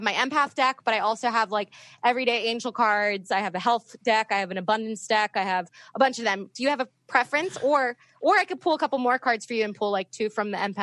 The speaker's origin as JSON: {"language": "English", "town": "Franklin Farm", "region": "Virginia", "country": "United States", "tie": "born or raised there", "said": "I grew up in Northern Virginia and I went to Oakton."}